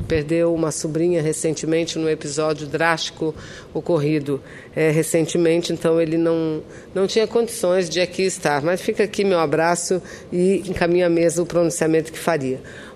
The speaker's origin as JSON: {"language": "Portuguese", "region": "Amazonas", "country": "Brazil", "said": "lá do meu estado do Amazonas"}